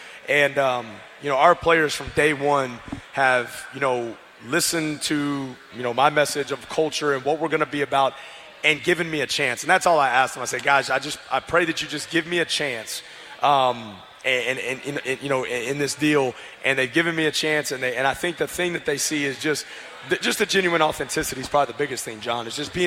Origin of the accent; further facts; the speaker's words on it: Fort Worth, Texas, United States; I'm old Texas. I'm a Texas high school football product, guys. I was born and raised on Friday Night Lights. I love it. I can't get enough of it. Born in Fort Worth, Texas.